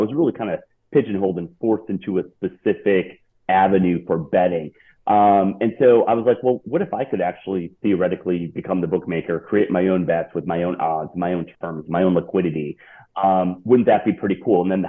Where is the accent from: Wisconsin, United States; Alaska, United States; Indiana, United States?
Wisconsin, United States; now in Miami, United States; So I'm originally from Wisconsin. No hockey team growing up. I live in Miami now, and I'm a diehard Panthers fan.